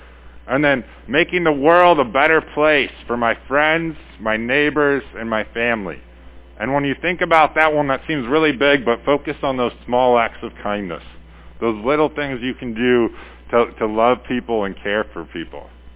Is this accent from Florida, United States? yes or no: no; Wisconsin, United States; I think especially ask for prayers for my home state.